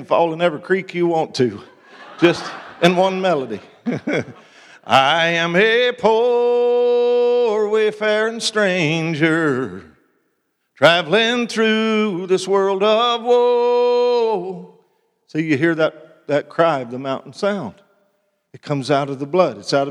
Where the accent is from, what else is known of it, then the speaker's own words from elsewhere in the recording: Chicago, Illinois, United States; I'm from Chicago. Chicago, you know, it's cold, sort of monotone, if you will, or monotonous